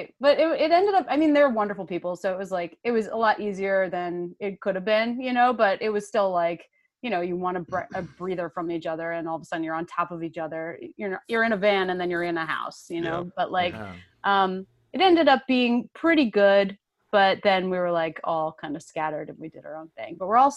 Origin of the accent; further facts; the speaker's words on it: New York, United States; I'm from Long Island originally.